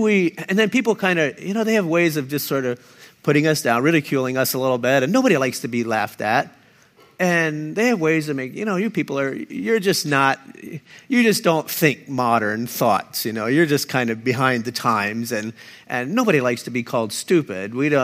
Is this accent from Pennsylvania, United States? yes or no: yes; Ephrata, Pennsylvania, United States; And I grew up in Lancaster County here. Well, the first 13 years of my life, I lived in close to Ephrata.